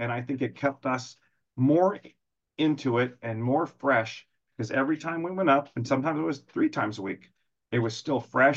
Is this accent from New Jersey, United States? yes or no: no; San Diego, California, United States; especially we're from San Diego. We drive 2 hours plus to get to LA.